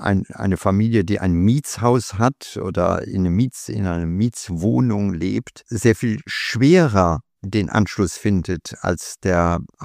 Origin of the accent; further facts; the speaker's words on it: Luxembourg; now in Germany; ich komme aus Luxemburg